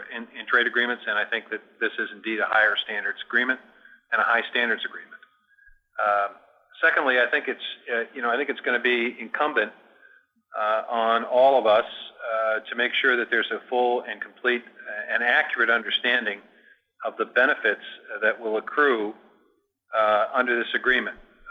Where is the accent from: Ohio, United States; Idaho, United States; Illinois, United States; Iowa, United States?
Iowa, United States; My home state of Iowa